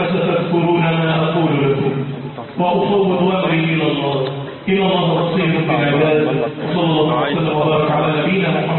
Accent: Egypt; اللهم أمننا في بلدنا مصر،

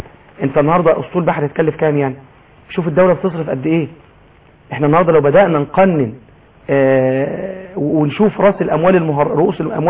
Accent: Egypt; احنا كشعب مصري

